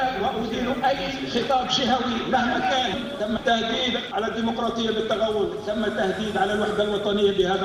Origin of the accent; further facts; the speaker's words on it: Tunisia; ونحن كلنا تونسيين.